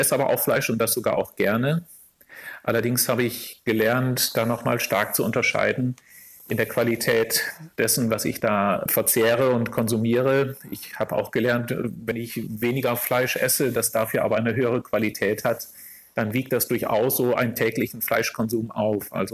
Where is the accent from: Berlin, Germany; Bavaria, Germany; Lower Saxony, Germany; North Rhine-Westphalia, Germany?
Lower Saxony, Germany; Hier im Münsterland oder auch in meiner Heimatregion im Oldenburger Land